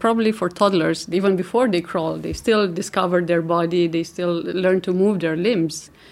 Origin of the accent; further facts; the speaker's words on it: Romania; I'm from Romania originally.